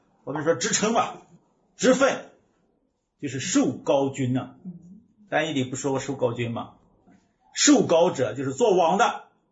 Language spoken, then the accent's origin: Chinese; China; 我们中国人受什么魔君影响最大？